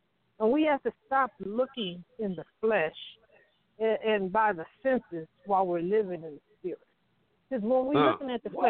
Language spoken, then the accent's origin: English; Compton, California, United States; Oh, I mean, we were born and raised in Compton.